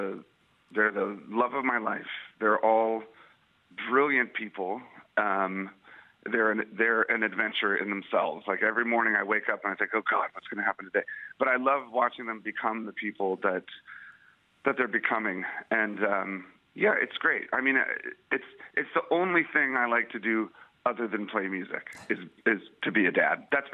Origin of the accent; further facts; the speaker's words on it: District of Columbia, United States; I grew up outside of Washington, D.C.